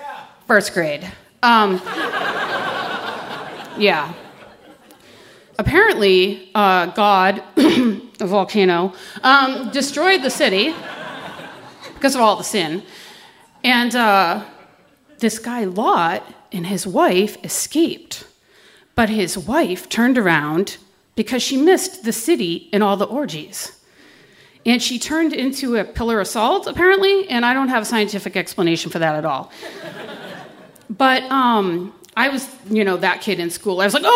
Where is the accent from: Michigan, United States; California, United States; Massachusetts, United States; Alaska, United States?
Massachusetts, United States; Boston; But, like, I kind of didn't know, like, what I even wanted because I grew up in Boston.